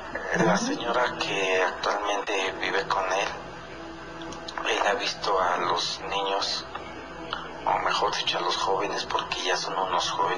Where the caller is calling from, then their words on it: Pachuca, Hidalgo, Mexico; de Pachuca.